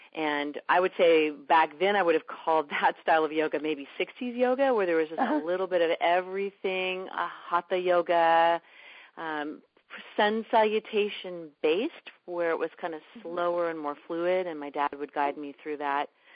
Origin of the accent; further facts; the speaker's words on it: California, United States; I grew up in Marin County, California, with parents that loved spiritual ways of being